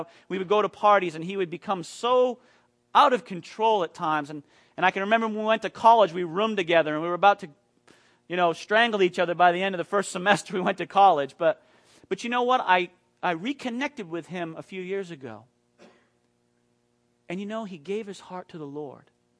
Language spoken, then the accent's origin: English; Maine, United States; I grew up with two guys back in my hometown in Maine